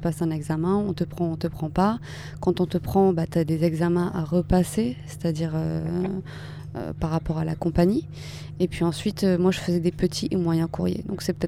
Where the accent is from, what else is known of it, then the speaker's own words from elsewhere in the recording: Avignon, Provence-Alpes-Côte d'Azur, France; Alors je viens d'Avignon.